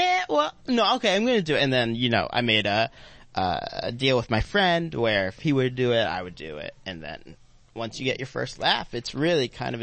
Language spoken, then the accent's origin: English; Newton, Massachusetts, United States